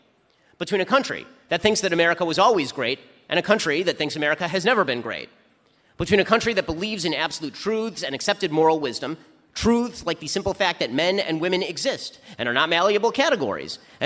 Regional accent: United States; along with my home country of the United States.

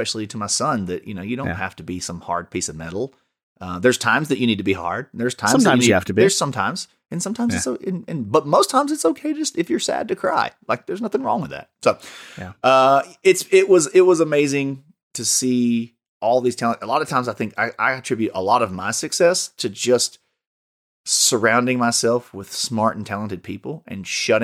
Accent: Alabama, United States; You know, growing up in Alabama, you know, toxic masculinity was a thing for sure.

